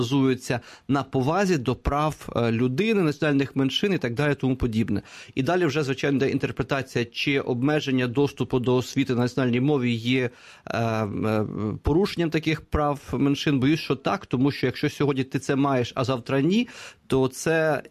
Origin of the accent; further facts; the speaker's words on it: Chernivtsi Oblast, Ukraine; в моїй рідній Чернівецькій області, де так само десь біля 200 з копійками тисяч румун